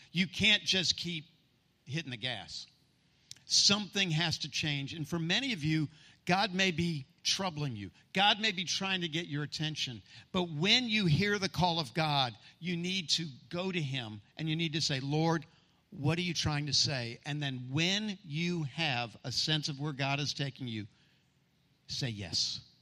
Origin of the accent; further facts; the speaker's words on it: Virginia, United States; I remember I grew up in Northern Virginia and we had a lot more snow then than what we experience now